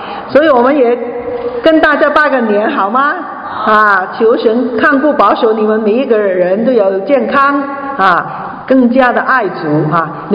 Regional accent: Hong Kong; Chinese is a second language; 我是从香港来的，所以呢，我的普通话说得不清楚的时候，请你原谅我哈，

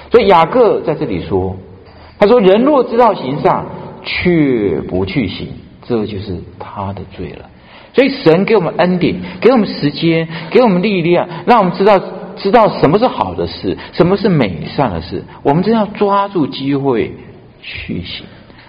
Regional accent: Taiwan; now in Calgary, Canada; 我们家，我是台湾来的

